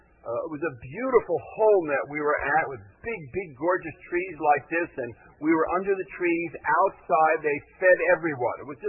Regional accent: Miami, Florida, United States; born there; I was born in 1944, right here in Florida, in Miami, during the war.

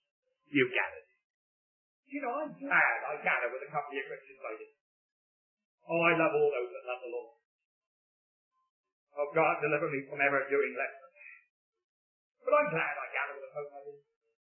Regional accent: England, United Kingdom; You know, I'm always sort of boasting in the fact that I'm an Englishman.

